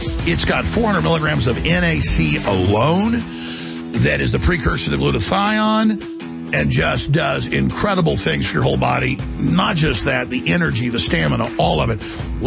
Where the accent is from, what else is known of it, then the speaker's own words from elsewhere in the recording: Dallas, Texas, United States; I grew up in Dallas in the 1980s when it was the murder capital.